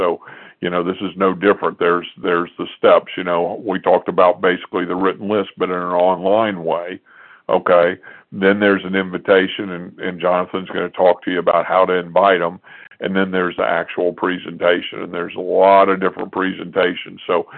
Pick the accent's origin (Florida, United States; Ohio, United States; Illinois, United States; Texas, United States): Texas, United States; Houston; born there; Well, I was born in Houston, Texas.